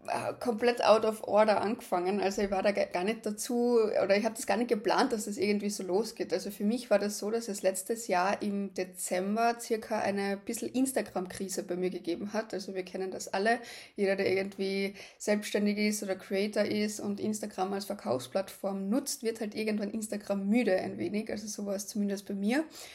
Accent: Carinthia, Austria; now in Graz, Austria; also ursprünglich komme ich aus Kärnten, bin aber in Graz, also ich lebe da, weil ich damals da studieren habe anfangen.

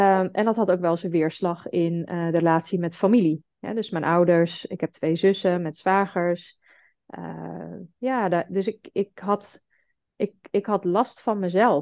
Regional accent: Heerenveen, Friesland, Netherlands; now in Amsterdam, Netherlands; Ik woon in Amsterdam. Ik kom oorspronkelijk uit Heerenveen.

